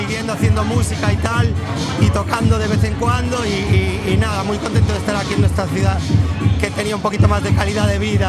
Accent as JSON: {"language": "Spanish", "town": "A Coruña", "region": "Galicia", "country": "Spain", "also_born_or_lived": "London", "said": "ya como dijo Roy, soy de aquí de Coruña, pero viví en Londres 12 años y 10 meses"}